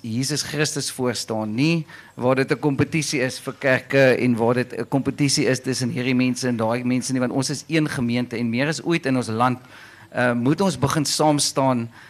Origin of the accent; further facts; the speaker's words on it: Caledon, Western Cape, South Africa; Ek kom al van Caledon af, 'n lekker platlandse plek, en toe ek groot geword het, allemaal kerk toe gegaan.